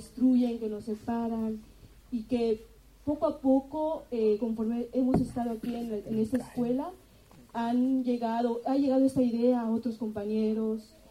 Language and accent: Spanish; Peto, Yucatán, Mexico; Creo que es el lugar de donde vengo, de Peto, Yucatán.